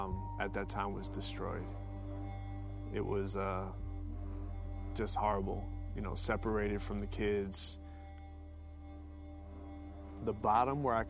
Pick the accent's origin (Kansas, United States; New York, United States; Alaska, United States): New York, United States; I grew up on the East Coast, New York, right outside of the city.